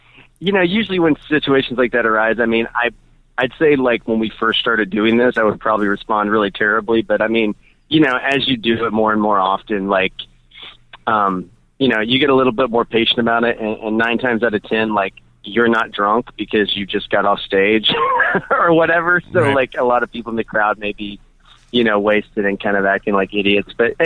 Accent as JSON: {"language": "English", "region": "West Virginia", "country": "United States", "said": "I mean, I'm from West Virginia, right?"}